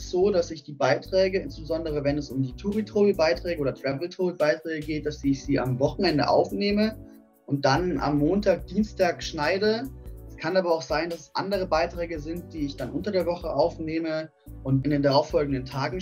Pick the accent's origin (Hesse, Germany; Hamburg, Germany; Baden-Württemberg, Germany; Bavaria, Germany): Bavaria, Germany; born there; meine Eltern kommen aus dem Saarland. Ich bin aber in Bayern geboren